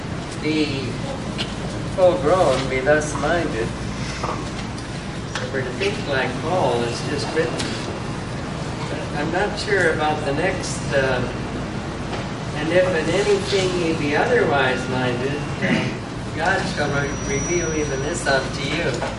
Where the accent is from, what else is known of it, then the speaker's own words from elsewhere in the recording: Canada; First, being Canadian, I think of hockey.